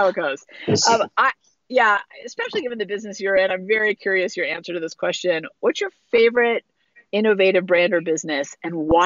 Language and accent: English; California, United States; I'm in my 40s, so I grew up on hip hop and like that kind of whole era. And I'm from California, so all in that.